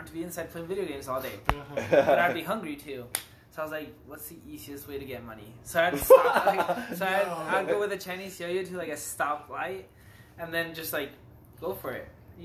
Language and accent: English; Chile; Well, I remember, so I'm from Chile.